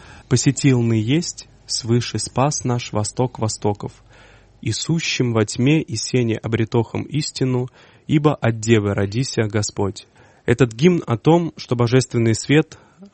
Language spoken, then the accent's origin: Russian; Livny, Oryol Oblast, Russia; born there; Я родился в Орловской области, в Орловской губернии, город Ливны. Это небольшой город